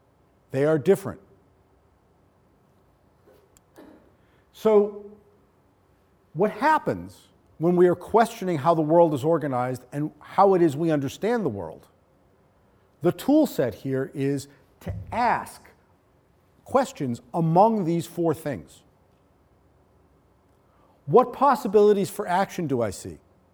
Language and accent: English; New England, United States; I prefer to call it synecdoche, but that's just because I'm from New England and I can't pronounce things.